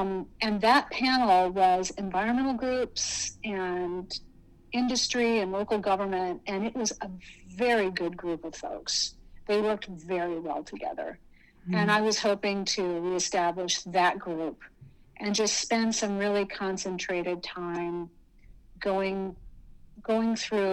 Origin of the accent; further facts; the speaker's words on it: Tennessee, United States; All the state agents, I'm from Tennessee, and I push back on TDEC repeatedly for their coziness.